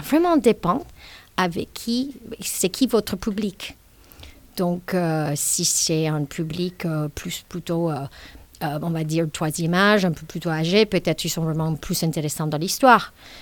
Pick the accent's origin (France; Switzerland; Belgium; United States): United States; comme je suis américaine